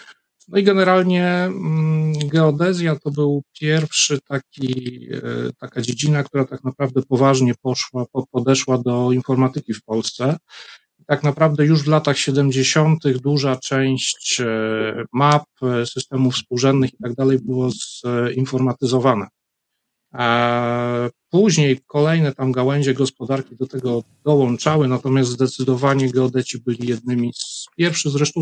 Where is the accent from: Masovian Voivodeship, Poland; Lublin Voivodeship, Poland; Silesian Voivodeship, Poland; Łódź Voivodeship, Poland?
Lublin Voivodeship, Poland; Lublin; bo pochodzę z Lublina i jak skończyłem ogólniaka, to generalnie nie było w Lublinie kierunku informatycznego nigdzie na żadnej uczelni.